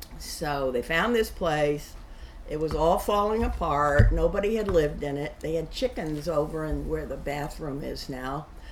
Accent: New Orleans, Louisiana, United States; also born or lived in Dallas, Texas / Ridgewood, New Jersey; now in Venice, United States; I grew up all over. I was from New Orleans, Louisiana, okay, in Dallas, Texas, and Ridgewood, New Jersey.

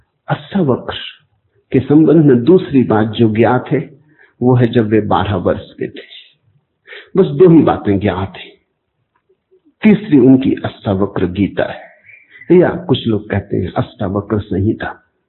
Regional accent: Kuchwada, Madhya Pradesh, India; born there; दोनों गाडरवाड़ा के आसपास पैदा हुए, उनका जन्म चीचली में हुआ, मेरा जन्म कुछवाड़े में हुआ

